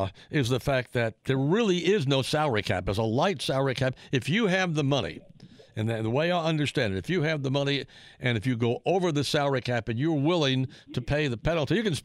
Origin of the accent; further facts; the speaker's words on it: United States; I'm an American, too